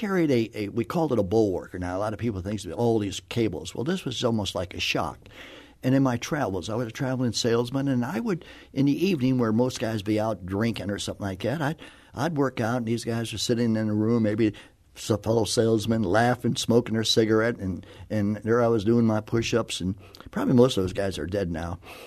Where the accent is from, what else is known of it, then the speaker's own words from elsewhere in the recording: Chicago, Illinois, United States; I'm the youngest of nine in my family. I was born and raised in Chicago.